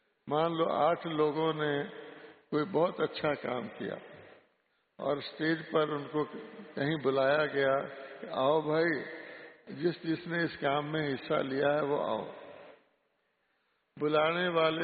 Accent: West Bengal, India; यानी माउंट आबू में भी मैं बंगाली हूँ तो बंगाल वाले घूम रहे हैं

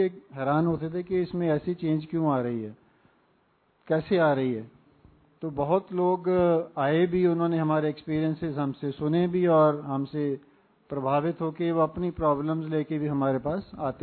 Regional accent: Punjab, India; मैं बेसिकली पंजाब से हूँ।

